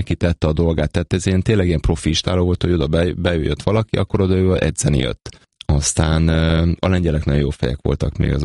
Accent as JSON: {"language": "Hungarian", "country": "Hungary", "said": "akkor én voltam az első magyar"}